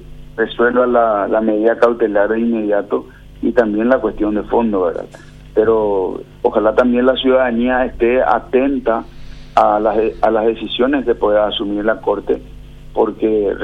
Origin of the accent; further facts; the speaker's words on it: Paraguay; como diputado nacional, como ex miembro del Consejo, hoy ex, tengo que decir, y como paraguayo, promover la acción.